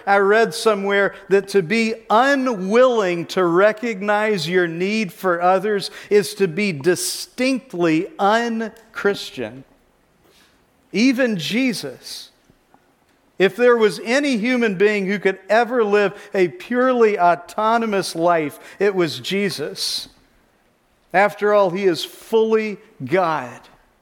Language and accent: English; Gulf Coast, United States; I grew up on the Gulf Coast near Louisiana where we ate barbecued crab fresh out of the Gulf of Mexico.